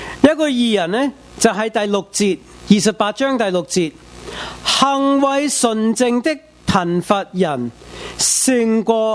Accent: United States; accent: American; 我有美国口音

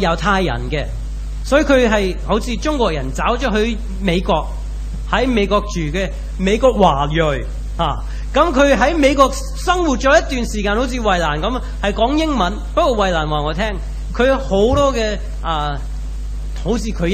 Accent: Macau; 我哋澳门人系讲广东话。

